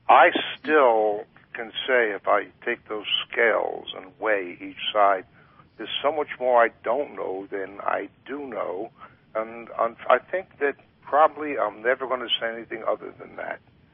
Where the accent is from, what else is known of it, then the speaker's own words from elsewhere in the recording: Philadelphia, Pennsylvania, United States; I was brought up right there in Philadelphia